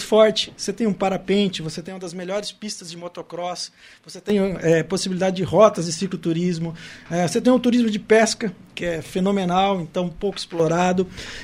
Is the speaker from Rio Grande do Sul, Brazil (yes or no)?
no; Campinas, São Paulo, Brazil; principalmente para mim, que sou de Campinas, né? O pessoal acho que já viu pelo sotaque que é um pouco diferente.